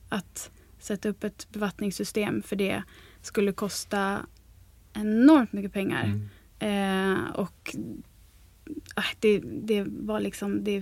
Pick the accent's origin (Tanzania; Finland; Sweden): Sweden; eftersom jag kommer från Sverige så sa jag att där kanske vi eventuellt skulle kunna hitta på någonting